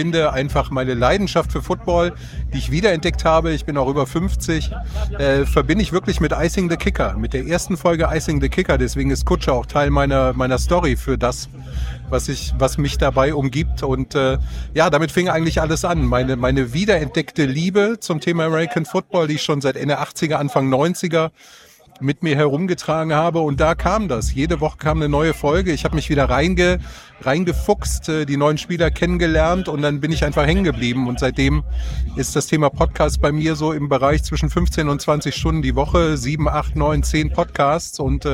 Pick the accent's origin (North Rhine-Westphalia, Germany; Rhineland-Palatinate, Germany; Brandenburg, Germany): North Rhine-Westphalia, Germany; Düsseldorf; Ja, ich komme hier tatsächlich aus der Stadt. Also ich bin tatsächlich Düsseldorfer, also Rheinländer hier.